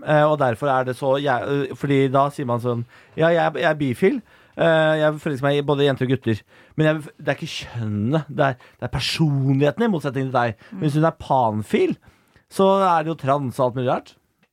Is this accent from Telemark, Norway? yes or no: no; Moss, Østfold, Norway; jeg er fra Moss. Norges Mexico.